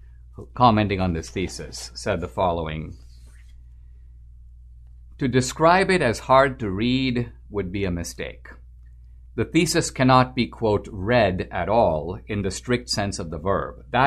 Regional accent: Mumbai, Maharashtra, India; now in New York City, United States; I'm born and brought up in Mumbai just like Dinesh.

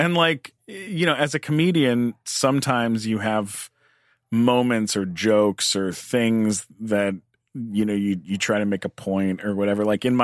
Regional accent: Canada; I mean, I'm a Canadian, you know, I have no right to be political about anything

